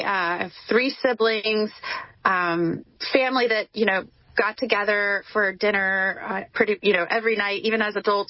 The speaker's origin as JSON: {"language": "English", "town": "Plant City", "region": "Florida", "country": "United States", "tie": "born or raised there", "said": "And it's one of my favorite things to talk about, actually, where I hail from. I grew up in Plant City, Florida."}